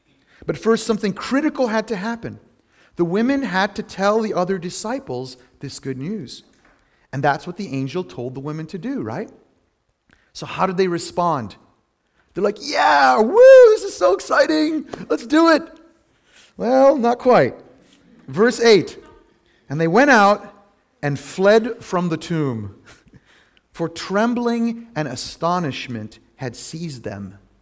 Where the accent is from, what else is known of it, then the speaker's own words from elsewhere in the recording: Lebanon; Growing up in Lebanon at Easter time, this is what we would say.